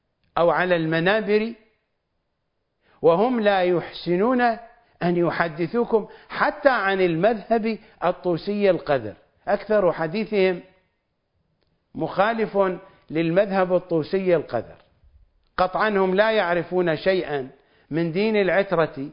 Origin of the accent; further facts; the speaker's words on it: Iraq; أنا لا أستطيع أن أذهب إلى بلدي وأنا عراقي من الطرفين، أبي عراقي عربي وأمي عراقية عربية، لا أستطيع أن أذهب إلى بلدي.